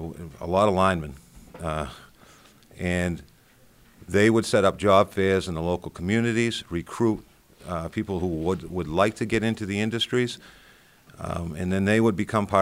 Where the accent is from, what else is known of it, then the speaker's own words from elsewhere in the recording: Rochester, New Hampshire, United States; I'm from Rochester. I am president of the New Hampshire Building and Construction Trades Council.